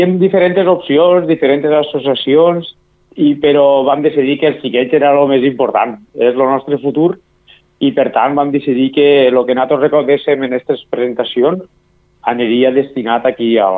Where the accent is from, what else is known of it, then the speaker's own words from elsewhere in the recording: Amposta, Catalonia, Spain; Jo sóc d'Amposta.